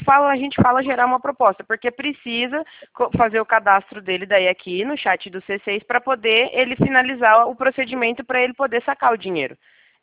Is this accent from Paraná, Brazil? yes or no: yes; Curitiba, Paraná, Brazil; Eu sou aqui do Paraná, Curitiba, pertinho de vocês, não é tão longe não.